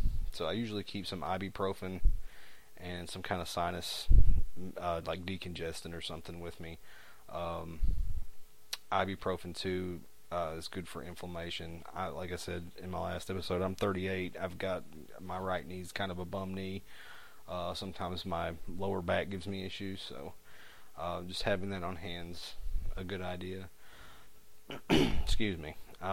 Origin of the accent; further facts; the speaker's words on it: United States; accent: hillbilly; between the janky microphone and my terrible hillbilly accent, you can understand most of what I'm saying